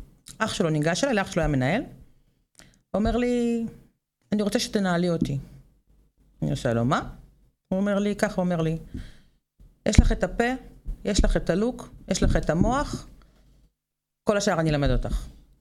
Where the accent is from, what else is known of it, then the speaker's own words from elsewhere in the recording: Rishon LeZion, Central District, Israel; also born or lived in Rehovot; גדלתי עד גיל 6 ברחובות, ואחרי זה ראשון.